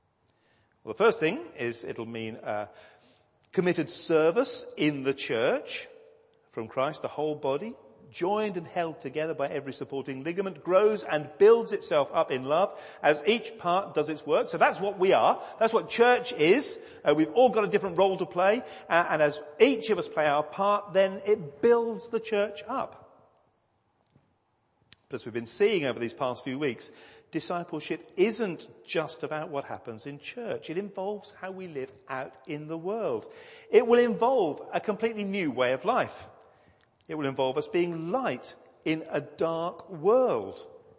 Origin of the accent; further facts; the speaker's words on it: East of England, United Kingdom; Many of you know I grew up down in Suffolk